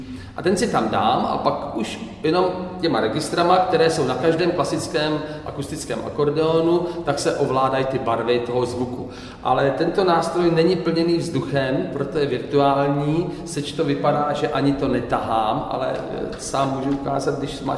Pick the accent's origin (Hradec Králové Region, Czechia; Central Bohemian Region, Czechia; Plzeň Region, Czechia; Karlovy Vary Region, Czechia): Central Bohemian Region, Czechia; Kutná Hora; tam se zpívá … A to pravda je, protože jsem se tam narodil. Spoustu let se tam pohybuji a žiju.